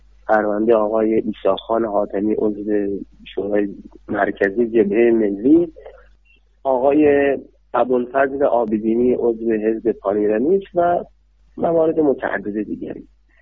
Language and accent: Persian; Ahvaz, Khuzestan, Iran; born there; متولد اهوازم ولی اصالتا مال اطراف زرین شهر اصفهان هستم.